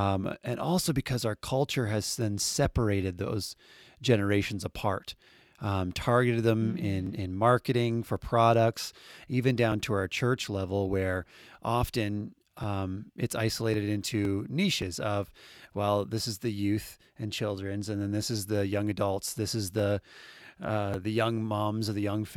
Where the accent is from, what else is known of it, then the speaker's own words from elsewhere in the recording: New Brunswick, Canada; growing up in New Brunswick, where I did, your family was all around you, which then included other people's families all being around you as well.